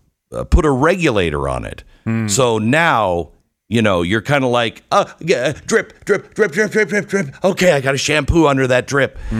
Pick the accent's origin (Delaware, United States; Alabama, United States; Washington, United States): Washington, United States; Seattle; Now, if I live in Seattle, I grew up without air conditioning.